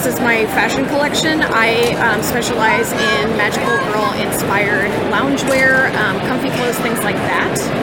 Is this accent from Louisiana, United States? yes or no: no; Kansas City, Missouri, United States; I'm from Kansas City, Missouri.